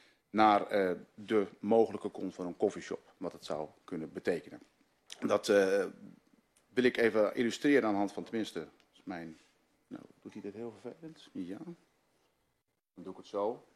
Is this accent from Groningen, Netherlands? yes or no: yes; Groningen, Netherlands; Ik kom uit Groningen, wij zitten ook in Groningen. Dus als ik de E inslik, dat is altijd mijn standaard grapje. Dan weet u waardoor dat komt. En ik kom niet uit Twente, dat wordt ook wel eens gedacht. Maar het is echt uit het hoge noorden.